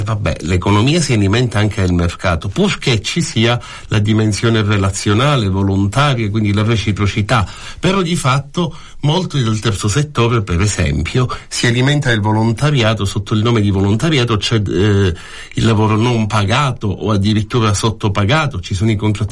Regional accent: Palermo, Sicily, Italy; io sono cresciuto a Palermo

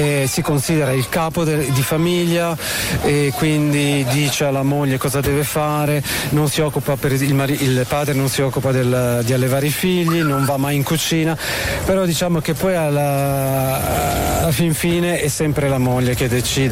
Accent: Switzerland; born there; Diciamo svizzero, quasi, sono nato in Svizzera, comunque di origine italiana, ecco.

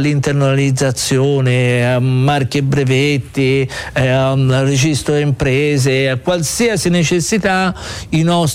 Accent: Florence, Tuscany, Italy; Io fiorentino da sempre, per me Firenze è tutto.

